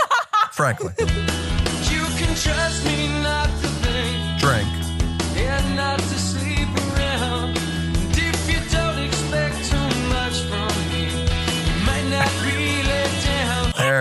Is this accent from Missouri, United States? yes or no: yes; Missouri, United States; I'm from Missouri, but all of my friends are like this.